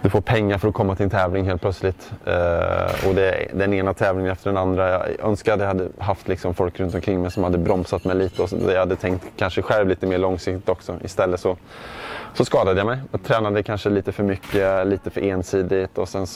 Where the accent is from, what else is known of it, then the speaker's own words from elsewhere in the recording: Värmland, Sweden; jag var från Värmland.